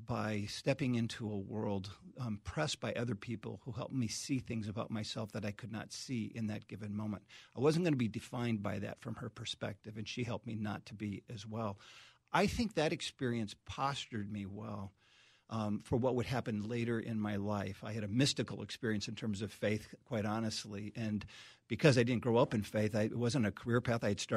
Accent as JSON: {"language": "English", "town": "Minneapolis", "region": "Minnesota", "country": "United States", "tie": "born or raised there", "said": "I grew up in the Minneapolis area, not in a faith-based family in my early childhood. We weren't church attenders. We didn't integrate faith into our homes."}